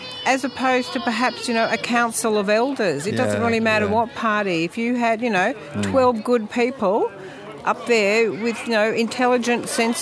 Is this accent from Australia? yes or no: yes; Queensland, Australia; I'm from Queensland, and for a large part of my life